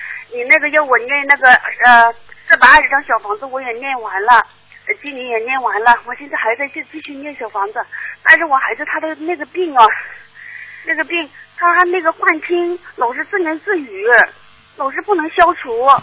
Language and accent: Chinese; Hunan, China; 我是一个小县城，我离那个我是湖南的，那里没有共修组